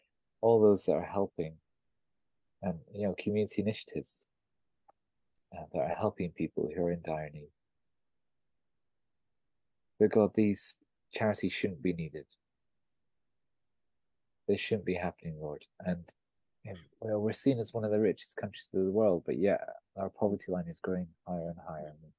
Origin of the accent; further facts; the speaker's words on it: United Kingdom; When we look at other cultures and think, well, glad I'm British.